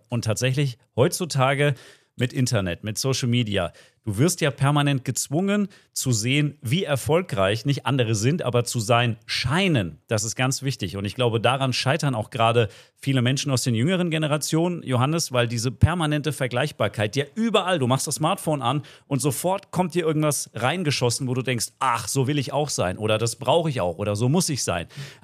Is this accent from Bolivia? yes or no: no; Freiburg, Baden-Württemberg, Germany; born there; Das ist meine Geburtsstadt